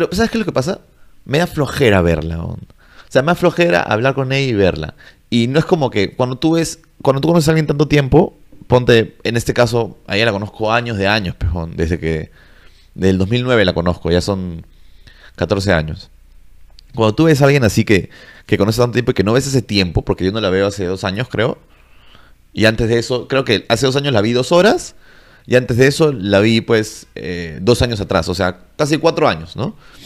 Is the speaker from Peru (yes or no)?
yes; Peru; yo como peruano no sé.